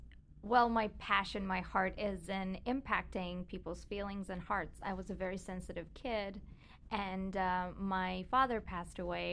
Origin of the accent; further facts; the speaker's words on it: Bulgaria; I'm originally from Bulgaria, so I was singing. I was part of a girls band there.